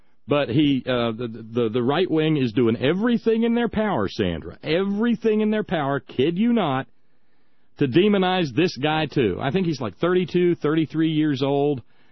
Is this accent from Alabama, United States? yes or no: yes; Alabama, United States; And so as a result, growing up in Alabama, I went to a few AMEs and so forth